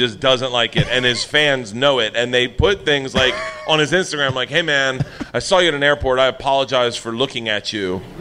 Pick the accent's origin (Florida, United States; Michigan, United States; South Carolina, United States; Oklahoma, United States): Florida, United States; Dude, I'm from Florida. … will always be a celebrity in my book.